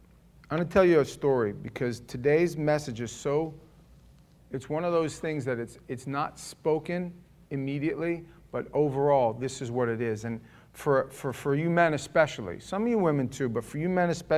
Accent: New York, United States; moved away; And I thought to myself, being a New Yorker, why doesn't he change lanes? Now, I had just gotten here. I had been here not even 6 months

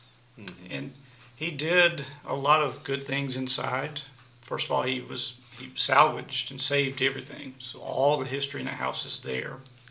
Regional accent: Georgia, United States; We are from Cobb County, so since 2003 I've had a heating and air business out of the West Cobb area.

